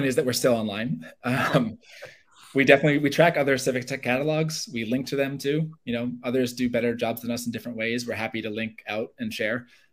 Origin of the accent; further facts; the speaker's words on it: United States; being American, being from the US, I know we often think like within our borders